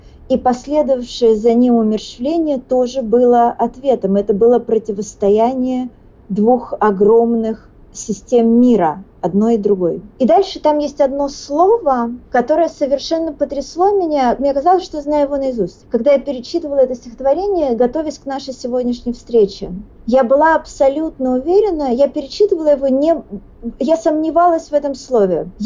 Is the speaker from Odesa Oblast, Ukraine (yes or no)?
no; Dnipro, Dnipropetrovsk Oblast, Ukraine; Я Днепропетровская, я из Днепропетровска, как и Сатуновский.